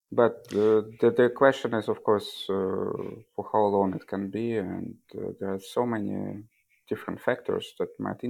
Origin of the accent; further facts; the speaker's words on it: Ukraine; moved away as an adult; now in Germany; I grew up in Ukraine and lived there until, well, very recently, I moved to Germany only in the end of 2019. And, well, I worked in Ukraine, I studied in Ukraine, my parents are Ukrainians